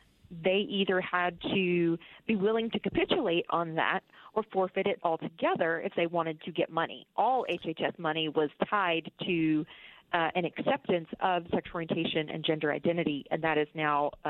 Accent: South Carolina, United States; In my home state of South Carolina, Miracle Hill Ministries, they were directly threatened

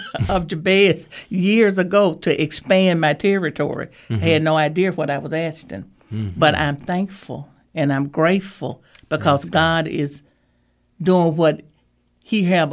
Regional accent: Nellaton, Mississippi, United States; I'm from Nellaton, Mississippi, born and raised there.

